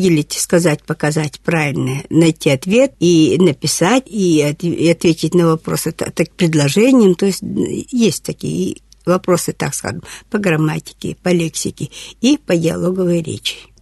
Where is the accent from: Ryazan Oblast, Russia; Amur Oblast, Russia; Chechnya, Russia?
Amur Oblast, Russia; moved away as an adult; now in Saint Petersburg, Russia; я сама уроженка Амурской области. Я родилась в Лемешинском районе. Вот так сложилась моя жизнь. Я поехала поступать в 67-м